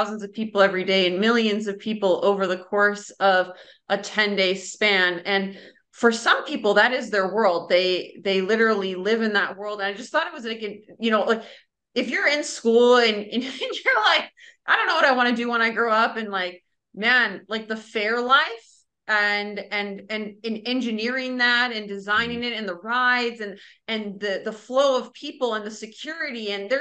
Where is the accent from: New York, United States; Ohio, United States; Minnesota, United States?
Minnesota, United States; So I grew up in Minnesota, and the end of August through Labor Day, they have the Minnesota State Fair